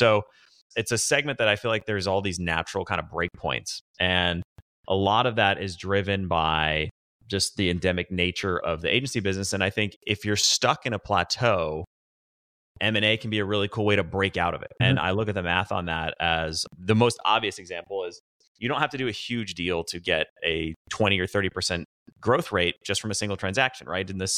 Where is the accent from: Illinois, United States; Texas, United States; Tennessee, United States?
Tennessee, United States; Nashville; also born or lived in New York; I'm from Nashville, Tennessee, grew up in Nashville. I worked at Goldman Sachs up in New York for a number of years out of college. Came back to Nashville about 13 years ago